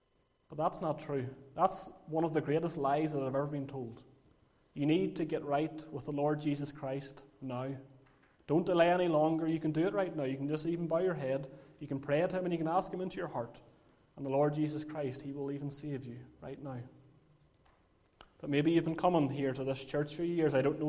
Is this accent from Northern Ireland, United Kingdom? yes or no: yes; Lurgan, Northern Ireland, United Kingdom; accent: Lurgan; also born or lived in Liverpool; they're wondering where my Scouse accent is. But I have a Lurgan accent instead, so I don't know which is better or which is worse.